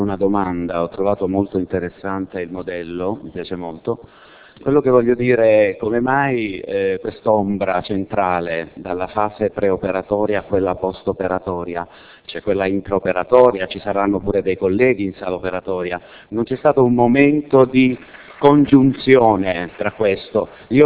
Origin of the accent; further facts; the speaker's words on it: Lecce, Apulia, Italy; Buongiorno, vengo da Lecce.